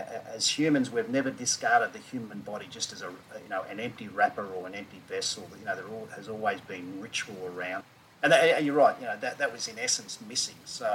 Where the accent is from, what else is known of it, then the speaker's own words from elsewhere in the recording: Melbourne, Victoria, Australia; Where I'm in from Melbourne